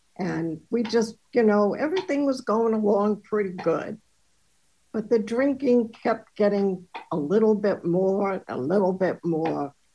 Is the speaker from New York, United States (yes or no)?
yes; Amityville, New York, United States; also born or lived in Brooklyn; I was born in Brooklyn, New York. You can tell from the accent. I haven't really lost it. But I was brought up in Amityville, Long Island.